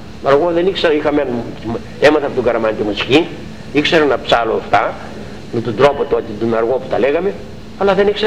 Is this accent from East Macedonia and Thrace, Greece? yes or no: yes; Myrini, East Macedonia and Thrace, Greece; Και εκεί πήγα στο χωριό μου. Στην Μυρίνη, του Παγκαίου